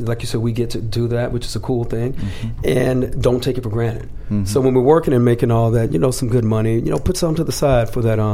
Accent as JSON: {"language": "English", "region": "the South", "country": "United States", "tie": "born or raised there", "moved": "as an adult", "said": "I mean, I grew up in the South. I didn't really think I could do this until I, you know, moved out and started working in New York and stuff."}